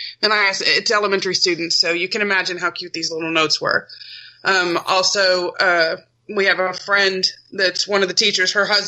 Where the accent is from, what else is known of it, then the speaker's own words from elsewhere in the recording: Texas, United States; Y'all know my home state is Texas